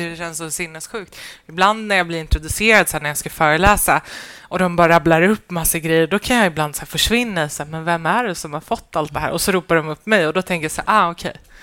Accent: Fittja, Stockholm County, Sweden; Men jag var 14 och jag växte upp i Fittja.

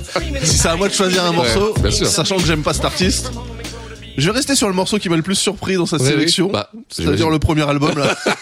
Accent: France; Sur le, en tant que Français

